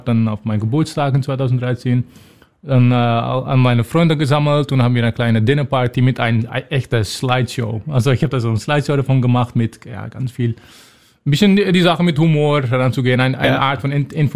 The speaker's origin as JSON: {"language": "German", "region": "Berlin", "country": "Germany", "said": "Ich dachte mir immer, dass es vielleicht auch vernünftig sein kann als Berliner, um ein paar Worte Türkisch zu lernen"}